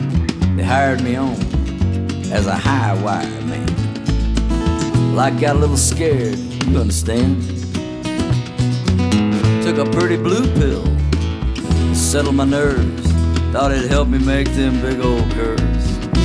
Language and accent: English; Mississippi, United States; She came to the Choctaw Indian Fair in my hometown in 1970.